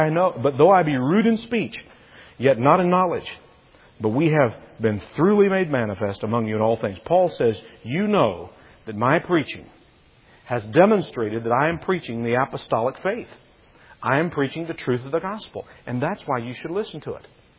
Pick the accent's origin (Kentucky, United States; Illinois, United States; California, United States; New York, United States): Kentucky, United States; I was born and raised in Kentucky and we talk different up there, okay?